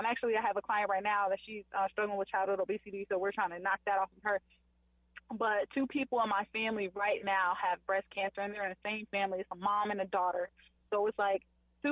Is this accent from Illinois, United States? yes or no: yes; Rock Island, Illinois, United States; and then I went to Rock Island, Illinois, which was my hometown.